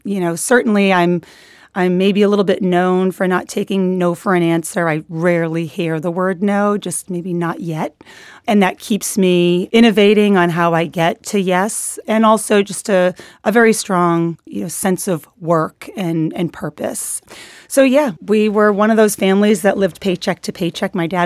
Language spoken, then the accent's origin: English; Lowell, Massachusetts, United States; born there; I was born in Lowell, Massachusetts, like a lot of people in Lowell.